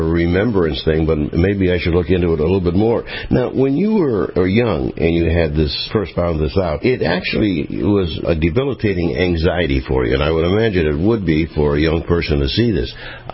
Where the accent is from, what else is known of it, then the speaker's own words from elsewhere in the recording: Erie, Pennsylvania, United States; you're going to be in my hometown at a theater that I recently played with my orchestra, and that's in Erie, Pennsylvania at the Warner Theater.